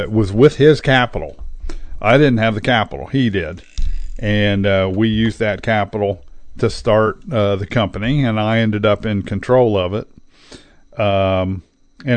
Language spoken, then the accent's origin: English; Ohio, United States; I grew up in Central Ohio.